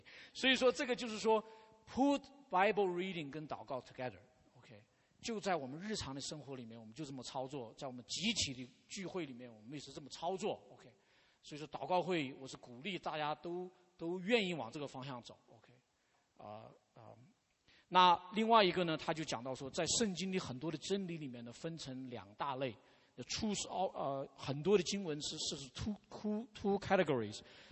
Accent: China; 这个就像我们中国人讲话

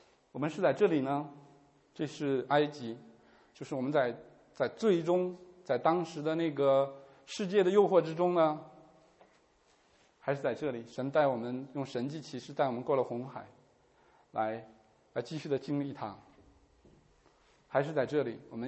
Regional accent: China; 就像我们中国人古人说的

